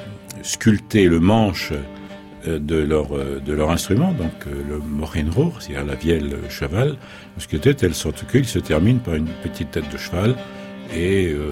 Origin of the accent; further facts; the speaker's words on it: Paris, Île-de-France, France; Mais enfin, non, je suis né à Paris, j'ai grandi à Paris